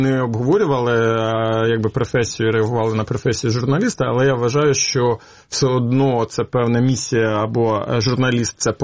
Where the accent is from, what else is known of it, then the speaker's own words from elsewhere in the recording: Cherkasy, Cherkasy Oblast, Ukraine; оскільки я з Черкас, в Черкасах